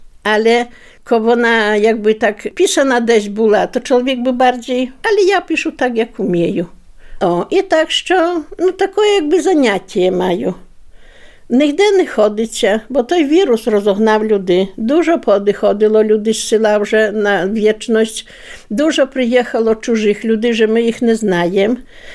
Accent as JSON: {"language": "Ukrainian", "country": "Poland", "said": "мене там ніхто не розрушняв, що я з Польщі приїхала. Я говорила чисто на хороше на білоруській мові."}